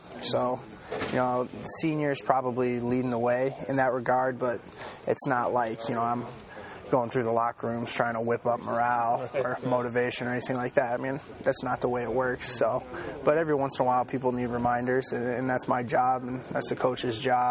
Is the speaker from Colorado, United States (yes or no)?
no; Iowa, United States; The fact that, you know, I grew up in Iowa didn't make it hurt more, right?